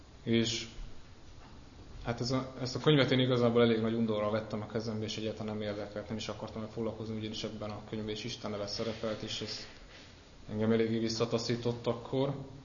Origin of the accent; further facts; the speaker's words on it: Budapest, Hungary; Budapesten is születtem, itt is nőttem föl. A gyerekkorom, fiatalkorom én szerintem egy hát olyan tipikus, átlagos budapesti gyermekkor, fiatalkor volt, lakótelepen nőttem föl.